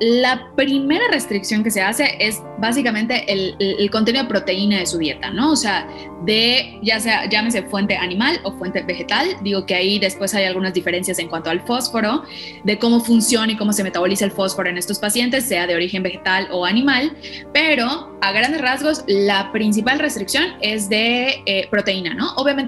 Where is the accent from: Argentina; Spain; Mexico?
Mexico; Yucatán; born there; de Yucatán, que es el estado donde yo nací